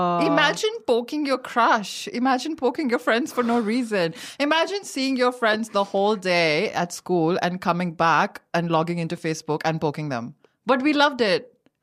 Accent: India; it just looked so enormously beautiful to us growing up in India.

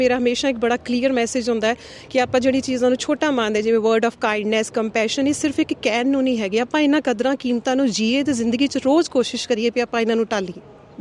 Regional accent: Batala, Punjab, India; also born or lived in Kalanaur / Jalandhar; ਮੈਂ ਪੰਜਾਬ ਦੀ ਜੰਮਪਲ ਹਾਂ ਮੈਂ ਬਹੁਤ ਛੋਟਾ ਡਿਸਟ੍ਰਿਕਟ ਗੁਰਦਾਸਪੁਰ ਦੇ ਵਿੱਚ ਕਲਾਨੌਰ ਹੈ ਉੱਥੇ ਮੇਰੀ ਪੈਦਾਇਸ਼ ਹੋਈ then I had my basic schooling from Batala then Jalandhar then I did my masters from Dehradun then daily

